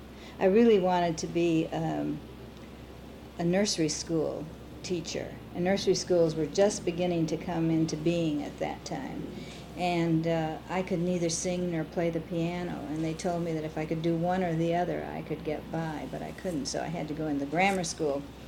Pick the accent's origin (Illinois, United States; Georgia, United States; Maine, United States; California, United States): Illinois, United States; Chicago; born there; Well, I was born in Chicago in 1914.